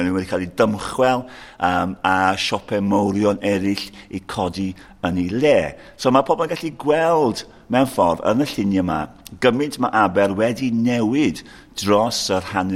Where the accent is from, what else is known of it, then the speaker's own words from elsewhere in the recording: Aberystwyth, Wales, United Kingdom; Wy'n brodor o Aberystwyth, wedi byw yma gydol fy oes